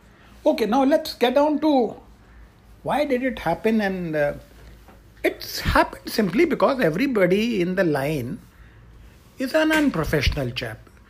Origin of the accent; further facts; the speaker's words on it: India; I'm an Indian. We Indians simply dislike processes and systems.